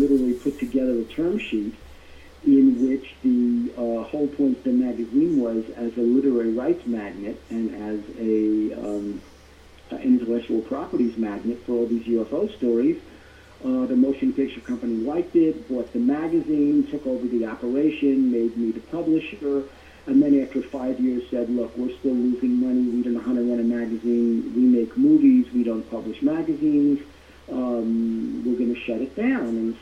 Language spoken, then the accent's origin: English; Queens, New York, United States; also born or lived in Manhattan; So even though I was born in Manhattan, I really turned out to be a Queens kid.